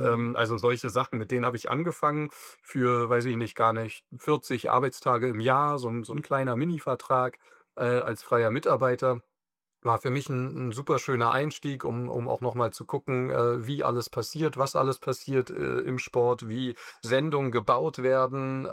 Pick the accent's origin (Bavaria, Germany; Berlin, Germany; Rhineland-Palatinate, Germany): Berlin, Germany; ich komme ja aus Berlin